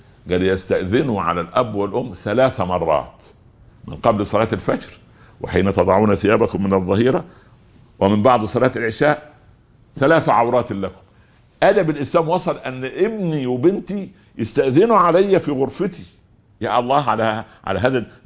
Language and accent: Arabic; Upper Egypt, Egypt; او زي ما يقولوا الشوام وعندنا في الصعيد طنجرة وليجد غطاها